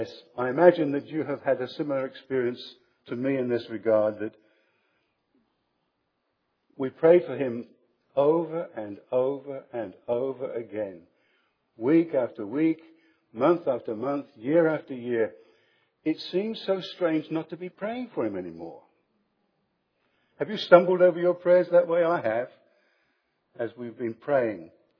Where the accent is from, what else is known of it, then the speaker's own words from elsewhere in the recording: England, United Kingdom; As a child growing up in England, I still remember during the Second World War that we carried identity cards.